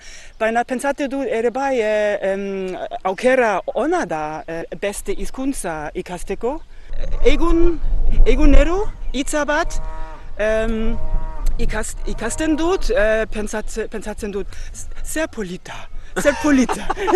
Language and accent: Basque; Berlin, Germany; Basque is a second language; Alemaniakoa naiz, alemaniakoa.